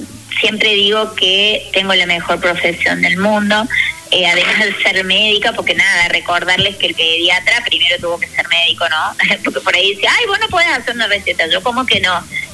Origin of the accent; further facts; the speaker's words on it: Córdoba, Argentina; born there; Yo le aclaro que soy cordobesa de nacimiento, pero soy más riojana que cualquiera